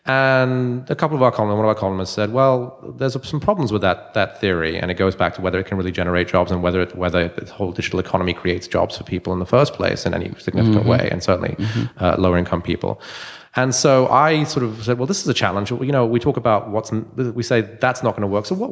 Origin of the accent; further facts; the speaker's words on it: London, United Kingdom; I'm from London originally.